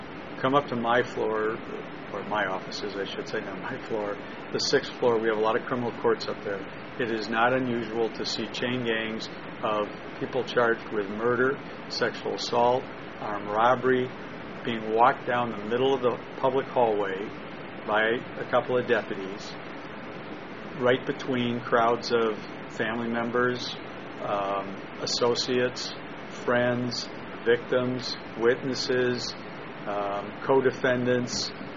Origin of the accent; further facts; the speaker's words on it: Milwaukee, Wisconsin, United States; I know Milwaukee, I'm from Milwaukee. I've lived here all my life.